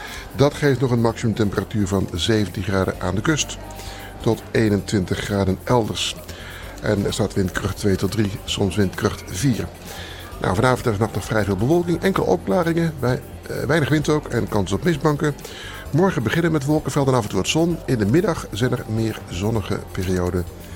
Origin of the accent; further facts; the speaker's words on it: Zeeland, Netherlands; Ik ben zelf Zeeuw